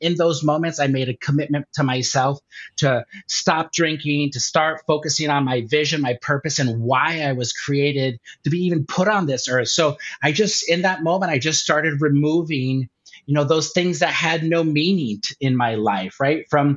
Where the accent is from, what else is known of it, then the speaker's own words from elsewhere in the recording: Durham, Connecticut, United States; or I would think I was in my hometown of Durham, Connecticut